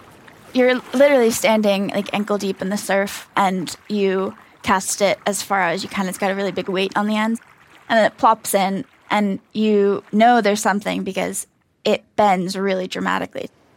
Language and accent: English; United States; So I'm American.